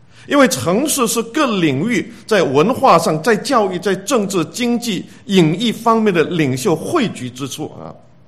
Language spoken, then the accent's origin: Chinese; Malaysia; 我是从马来西亚来的，从持马来西亚的护照跟台湾的护照